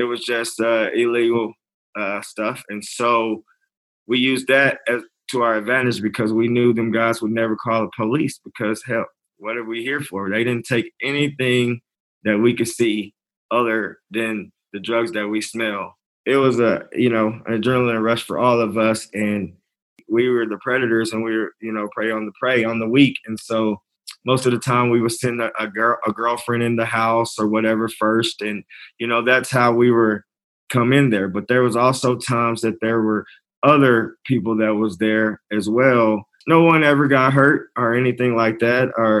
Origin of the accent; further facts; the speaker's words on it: Lubbock, Texas, United States; I grew up in Lubbock. It's more like a smaller suburb. It's not as big as Dallas, but the people there are really like close-knit.